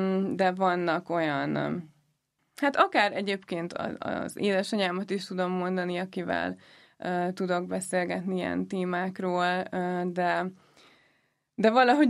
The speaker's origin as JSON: {"language": "Hungarian", "town": "Szombathely", "region": "Vas", "country": "Hungary", "tie": "born or raised there", "moved": "as an adult", "lives_now": "Budapest, Hungary", "said": "amikor 18 évesen Budapestre költöztem, mert amúgy Szombathelyen nőttem föl, és akkor jöttem egyetemre"}